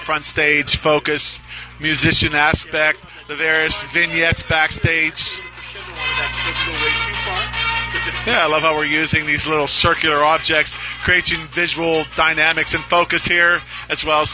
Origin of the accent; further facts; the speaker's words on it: Virginia Beach, Virginia, United States; from Virginia Beach, Virginia